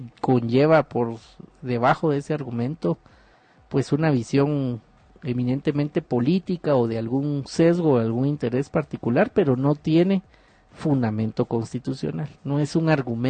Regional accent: Guatemala; no podemos jactarnos como guatemaltecos

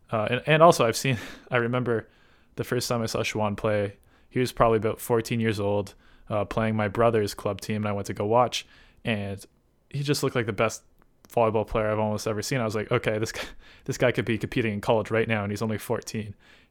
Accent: Toronto, Ontario, Canada; I am from Canada, more specifically Toronto, and I am 25 years young.

